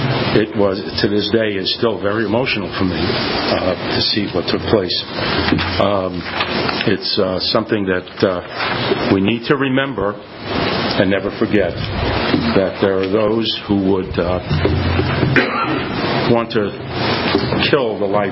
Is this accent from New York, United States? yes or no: yes; New York City, New York, United States; I'd like to move as a resident, born and bred in New York City